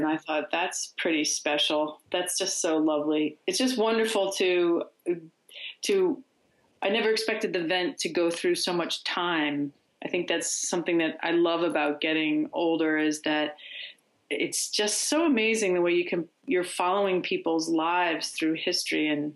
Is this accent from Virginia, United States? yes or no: no; Philadelphia, Pennsylvania, United States; And growing up in Philadelphia, it's a big iconic image of the city.